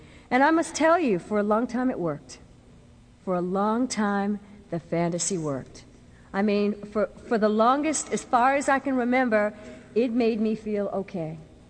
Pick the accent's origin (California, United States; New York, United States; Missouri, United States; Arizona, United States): New York, United States; New York City; And being a product of the 60s, growing up in New York City made it real easy to run to chemicals.